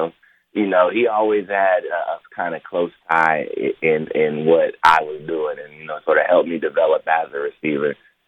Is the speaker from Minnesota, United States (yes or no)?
yes; Minnesota, United States; now in Florida, United States; I played hockey and soccer were my first two sports when I was growing up in Minnesota. And I loved hockey and soccer. I still love watching hockey and soccer. But when I moved to Florida